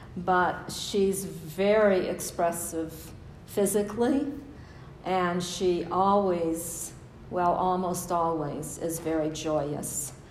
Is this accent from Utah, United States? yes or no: no; Oakland, California, United States; And we know that because we live in Oakland, right? And all I have to say in Guatemala is, I'm from Oakland.